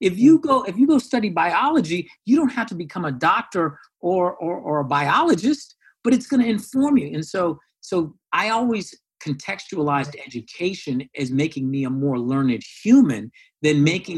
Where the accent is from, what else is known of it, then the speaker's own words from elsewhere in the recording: California, United States; also born or lived in Iowa; And so I was born in Iowa because my parents went back to Iowa for their medical residency, leaving Howard after Howard. And I was born there. Eventually, my parents split up, moved out to California, the Bay Area, and then Sacramento, et cetera.